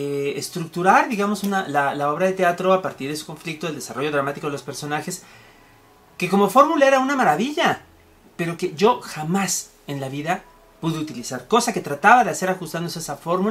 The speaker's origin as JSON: {"language": "Spanish", "town": "Toluca", "region": "State of Mexico", "country": "Mexico", "said": "Saludos a mi tierra, a Toluca."}